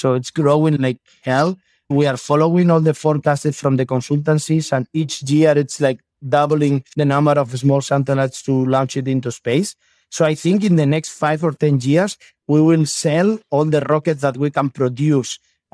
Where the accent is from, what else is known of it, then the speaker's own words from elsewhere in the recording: Elche, Valencian Community, Spain; Of course, we are from Europe. I am from Spain. I am from Elche, proud to be from that regions.